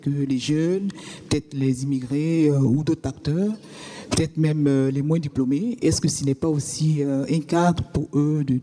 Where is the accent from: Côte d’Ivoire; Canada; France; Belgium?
Côte d’Ivoire; je suis sociologue, je viens de la Côte d'Ivoire.